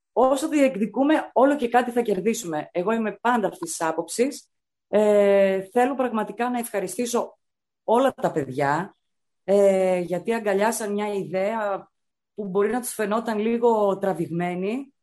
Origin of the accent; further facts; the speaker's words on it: Thessaly, Greece; μιλάω για τα σωματεία εδώ στον τόπο μου, στη Θεσσαλία